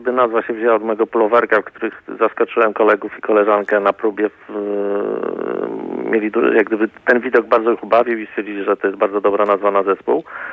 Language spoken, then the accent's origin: Polish; Gdynia, Pomeranian Voivodeship, Poland; Ja jestem z Gdyni